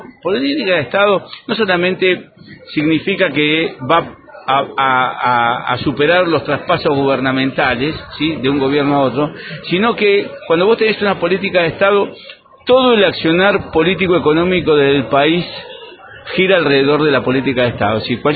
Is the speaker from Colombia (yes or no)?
no; Macachín, La Pampa, Argentina; voy a hablar de mi pueblo, no tenés trabajo en Macachín, en La Pampa